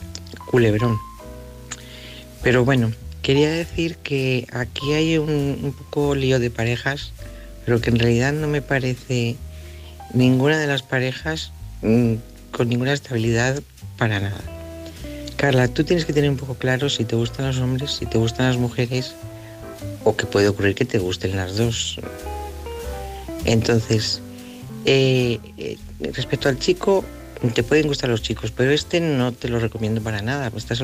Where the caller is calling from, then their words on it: Salamanca, Castile and León, Spain; de Salamanca.